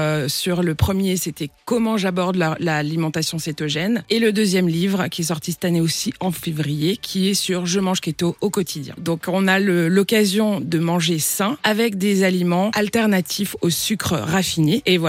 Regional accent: Grand Est, France; Moi, je suis alsacienne de cœur et de mes parents depuis. Enfin voilà, on est des Alsaciens purs et durs

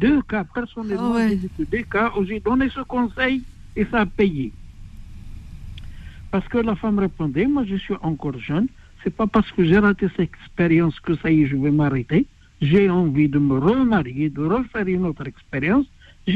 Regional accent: Morocco; Et un enfant de 2 ans chez nous au Maroc, il peut avoir son passeport.

